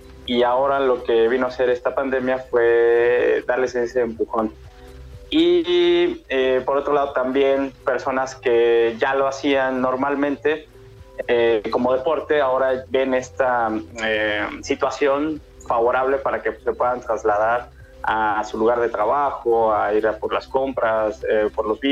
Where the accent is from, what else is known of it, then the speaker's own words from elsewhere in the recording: Mexico; ciudades que nosotros tenemos muy en nuestra imagen colectiva como mexicanos